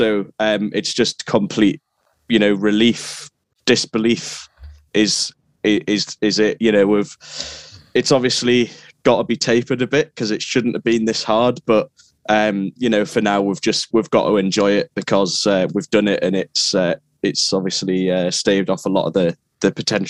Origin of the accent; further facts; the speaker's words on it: Newcastle, North East England, United Kingdom; I'm from Newcastle originally